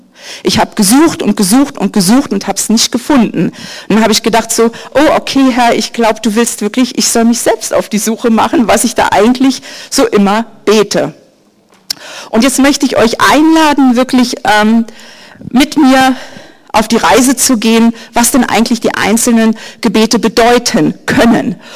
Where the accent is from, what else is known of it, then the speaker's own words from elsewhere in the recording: Germany; Ich bin aufgewachsen in der DDR.